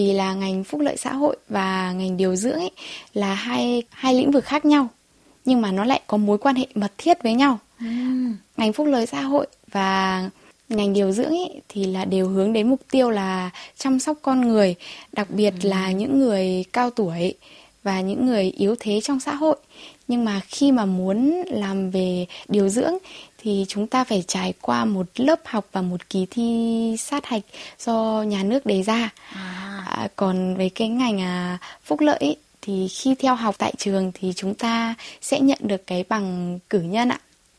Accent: Thai Nguyen, Vietnam; now in South Korea; mình đến từ Thái Nguyên. Hiện tại mình đang học tập và sinh sống tại Hàn Quốc được 6 năm.

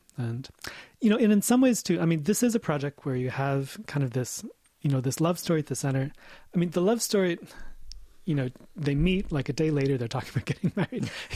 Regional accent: United States; as an American living in America, where Spanish is sort of an unofficial second language

